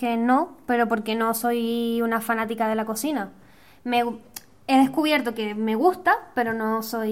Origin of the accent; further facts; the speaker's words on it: Canary Islands, Spain; Y yo soy de Tenerife.